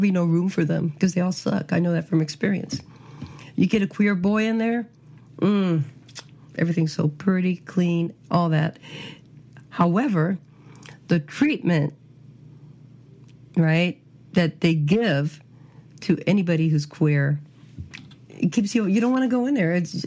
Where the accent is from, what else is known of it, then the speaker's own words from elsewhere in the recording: California, United States; I'm a Californian and, you know, San Francisco, when you go out in Castro, you go eat at queer restaurants.